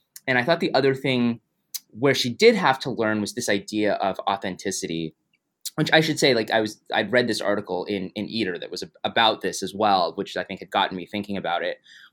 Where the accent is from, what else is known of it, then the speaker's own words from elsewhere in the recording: United States; I'm just like, you know, I'm just an American.